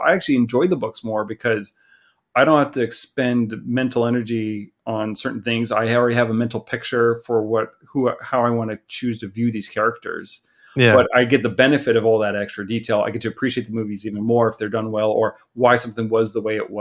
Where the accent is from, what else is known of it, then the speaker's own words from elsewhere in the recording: California, United States; You can tell I grew up in Southern California.